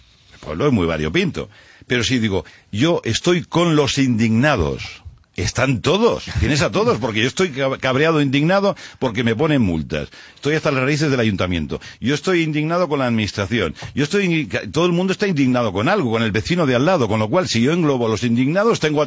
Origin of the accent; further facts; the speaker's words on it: Barcelona, Catalonia, Spain; yo soy de Barcelona